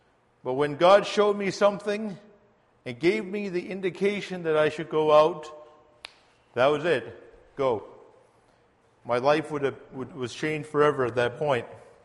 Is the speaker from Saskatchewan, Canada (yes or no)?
no; Calgary, Alberta, Canada; moved away; Yes, I came from Calgary. I was born and raised in Calgary. I moved to Toronto, where I graduated from Tyndale Seminary in 2003.